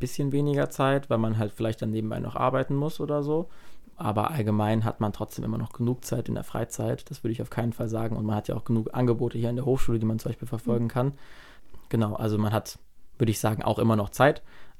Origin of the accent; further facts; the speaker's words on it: Cologne, North Rhine-Westphalia, Germany; Also ich komme ja nicht hier aus der Umgebung, also doch aus der Umgebung, aber ich komme aus Köln.